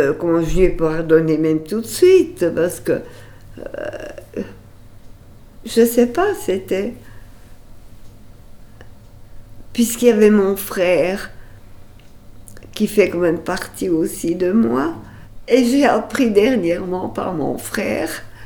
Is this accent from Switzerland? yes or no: yes; Biel, Bern, Switzerland; Moi, je suis originaire de Bienne, dans le canton de Berne. Oui, je suis née, grandie, mariée là-bas.